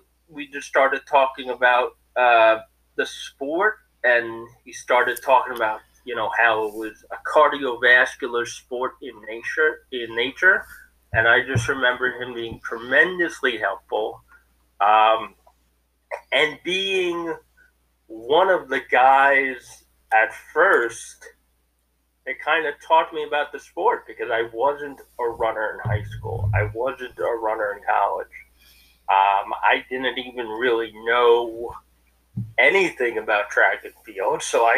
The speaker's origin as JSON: {"language": "English", "town": "Syosset", "region": "New York", "country": "United States", "tie": "born or raised there", "said": "But I grew up in Syosset, so that's why I said, nice shirt."}